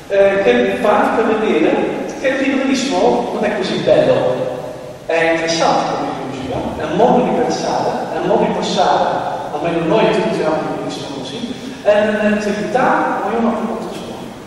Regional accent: Netherlands; Italian is a second language; now in Italy; pur essendo nato e cresciuto in Olanda, vivo 24 anni in Olanda, in Italia, mi sono sposato con una donna italiana da quasi 22 anni

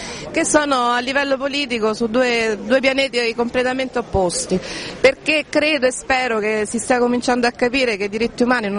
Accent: Rieti, Lazio, Italy; anche lì da dove vengo, io vengo da Rieti

